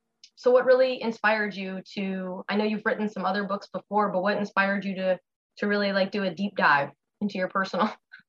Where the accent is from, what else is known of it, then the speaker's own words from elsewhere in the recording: California, United States; I am from Southern California.